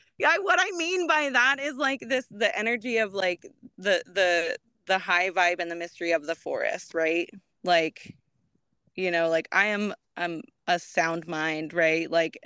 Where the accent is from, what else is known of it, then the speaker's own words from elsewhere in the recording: Bronx, New York, United States; born there; also born or lived in Los Angeles / New Jersey; I was born in the Bronx and I lived in Los Angeles and then I moved to New Jersey, which was like kind of suburban, but not really at all, actually.